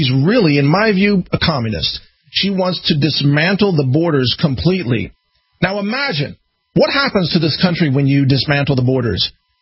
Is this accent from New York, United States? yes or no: no; Texas, United States; I'm just a citizen, I'm just a Texan, I'm just a business owner and a patriot.